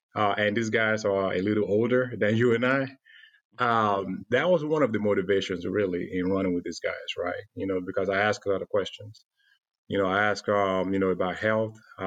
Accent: Nigeria; now in United States; I can remember growing up in Nigeria

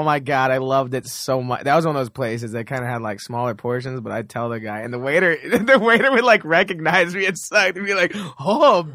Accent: Texas, United States; I grew up in Texas, so it was really weird. I grew up on a lot of Tex-Mex and stuff

